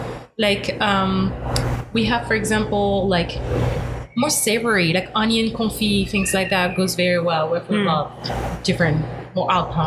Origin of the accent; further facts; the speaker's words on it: Lyon, Auvergne-Rhône-Alpes, France; English is a second language; This red is more from where I come from. I come from Lyon, which is the capital.